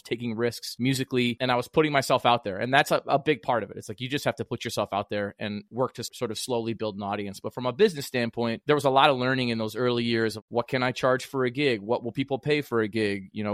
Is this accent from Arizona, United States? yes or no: no; Illinois, United States; I applied at Northern Illinois Illinois University because I was from Illinois and I knew I would get in-state tuition.